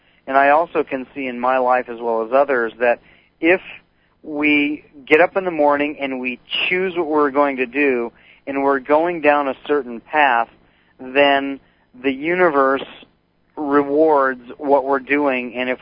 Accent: Seattle, Washington, United States; also born or lived in Boise, United States / Spokane, United States; now in Northern Idaho, United States; I was born in Boise, Idaho, but lived there only a small amount of time and grew up my young years in the Seattle area and then over to Eastern Washington in the Spokane area, and now I'm in Northern Idaho.

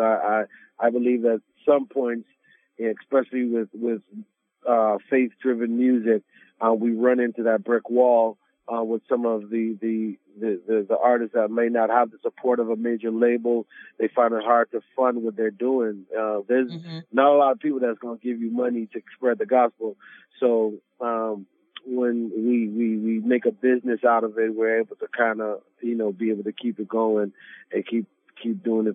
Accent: Bahamas; I'm from the Bahamas originally. I started off in Caribbean music, reggae music.

